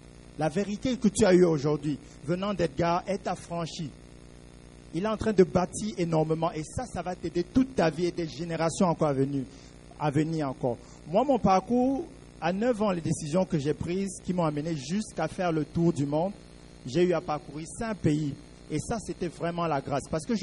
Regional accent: Cameroon; now in Benin; J'ai commencé à vendre des t-shirts au marché central de mon pays, au Cameroun. Maintenant, je suis béninois, par la grâce de Dieu, puisque j'ai pris une béninoise

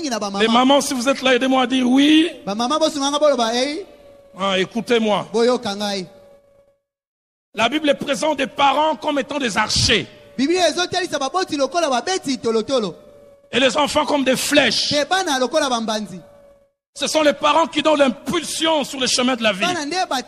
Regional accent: Kinshasa, DR Congo; Je connais une fille dans le quartier où j'ai grandi à Bandal.

